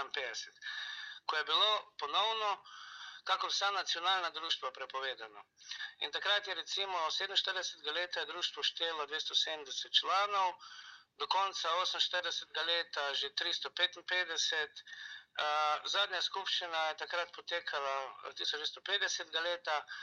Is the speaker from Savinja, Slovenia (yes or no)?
yes; Rogaška Slatina, Savinja, Slovenia; moved away as an adult; now in Sarajevo, Bosnia and Herzegovina; Drugače sem iz Rogaške Platine. V Sarajevo sem prišel leta 2010, čeprav me že prej večkrat službeno pot zanesla v Bosnu in Hercegovino.